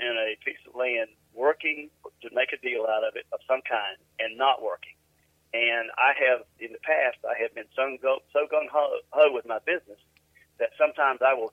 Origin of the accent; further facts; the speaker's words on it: North Carolina, United States; There's one parcel that actually is a 1,500 acre site that's near where I grew up in Harnett County.